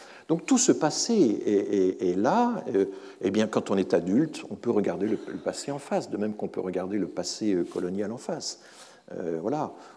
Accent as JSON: {"language": "French", "region": "Grand Est", "country": "France", "said": "moi, en tant qu'Alsacien, il existe toute une littérature en Alsace"}